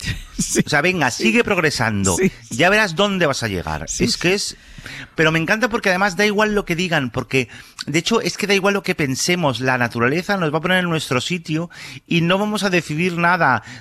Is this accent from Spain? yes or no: yes; Pamplona, Navarre, Spain; A ver, yo vengo de Pamplona tropical.